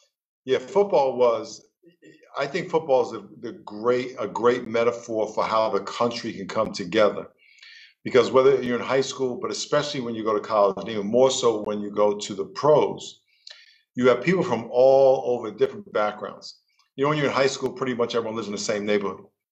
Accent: New York, United States; I grew up in New York in a black neighborhood, and I have a white grandmother, half Chinese black grandmother, two black grandfathers.

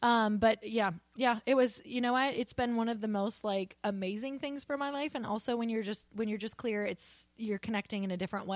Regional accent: Midwest, United States; Cause imagine, I'm like from the Midwest, super down home, like kind of just like not very worldly.

